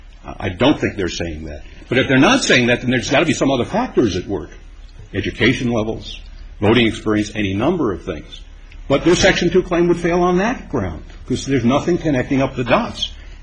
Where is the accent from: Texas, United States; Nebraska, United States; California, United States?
California, United States; at least in my recent experience as a Californian.